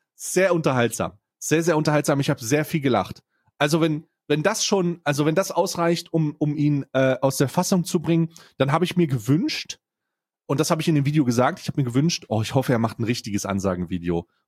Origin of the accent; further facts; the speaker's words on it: Saxony, Germany; born there; obwohl ich als gebürtiger Ostdeutscher dafür prädestiniert bin, sogar gebürtiger Sachse.